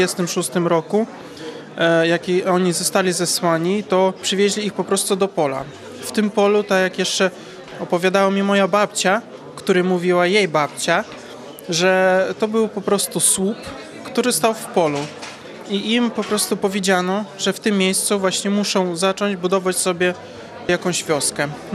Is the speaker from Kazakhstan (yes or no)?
yes; Oziornoje, Kazakhstan; now in Poland; jestem z Kazachstanu, przyjechałem do Polski z małej takiej miejscowości Oziornoje. Polska wieś w Kazachstanie, do której zostali zesłani Polacy właśnie w Kazachstanu w roku 1936.